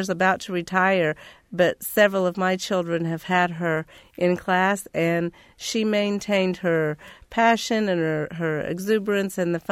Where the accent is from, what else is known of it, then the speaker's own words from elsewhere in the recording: Terre Haute, Indiana, United States; I grew up in Terre Haute, Indiana.